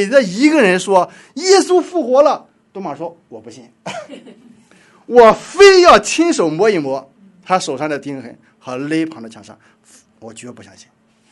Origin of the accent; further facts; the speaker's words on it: Shandong, China; 我们山东人情有独钟，对儿子，在家不生儿子，这不行啊，必须生儿子